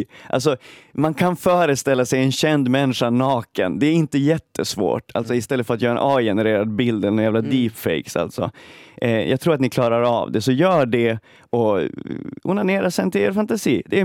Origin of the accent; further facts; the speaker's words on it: Sweden; Jag är uppväxt i Sverige med en rysskräck och en russofobi som är ganska utbredd liksom i Sverige.